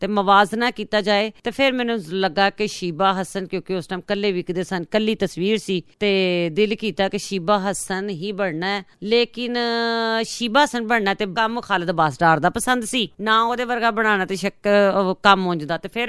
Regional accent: Lahore, Punjab, Pakistan; ਮਜ਼ੰਗ ਲਾਹੌਰ ਦੀ ਰਹਿਣ ਵਾਲੀ, ਜਿਹਨੂੰ ਕਹਿੰਦੇ ਨੇ ਅੰਦਰੂਨ ਲਾਹੌਰ, ਔਰ ਮਜ਼ੰਗਣ ਆ, ਮੈਨੂੰ ਫਖਰ ਹੈ।

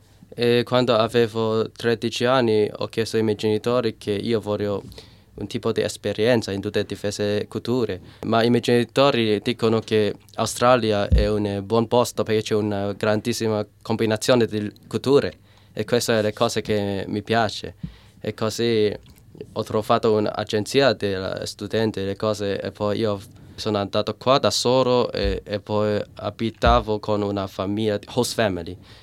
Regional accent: Macao, Macau; Italian is a second language; io sono cresciuto in Macao, ma non sono nato in Macao, in Cina, ma molto vicino a città.

